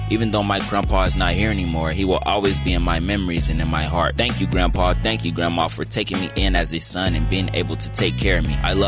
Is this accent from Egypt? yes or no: no; Dayton, Ohio, United States; born there; I was born in Dayton, Ohio, July 21st, 1996. My mom was only 16 when she gave birth to me.